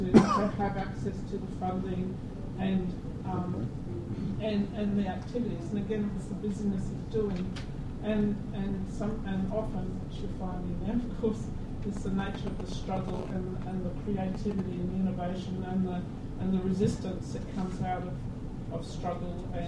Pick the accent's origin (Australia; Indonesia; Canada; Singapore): Australia; I'm Australian, so I'm very outside of this discussion